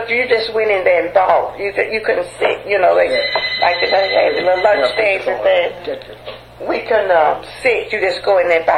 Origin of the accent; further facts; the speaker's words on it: Marietta, United States; Yeah, we grew up in Marietta.